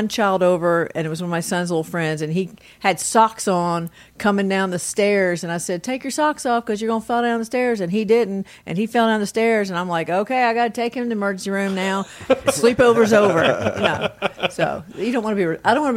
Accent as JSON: {"language": "English", "town": "Athens", "region": "Georgia", "country": "United States", "tie": "born or raised there", "said": "but we recorded it in Athens, Georgia, In my hometown"}